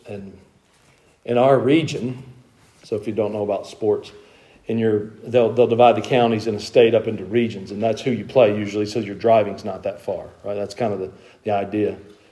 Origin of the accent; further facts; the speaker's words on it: Georgia, United States; we're from the North Georgia Mountains.